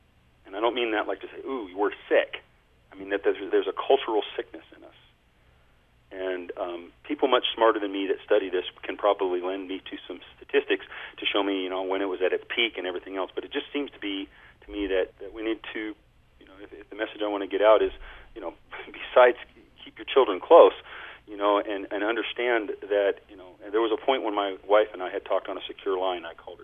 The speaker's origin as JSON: {"language": "English", "country": "United States", "said": "being American and kind of being cognizant of the fact that we're viewed largely in the world as sort of, you know, John Waynes and cowboys, right?"}